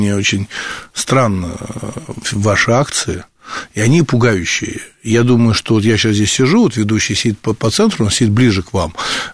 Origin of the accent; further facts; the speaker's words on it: Moscow, Russia; я русский, православный, коренной москвич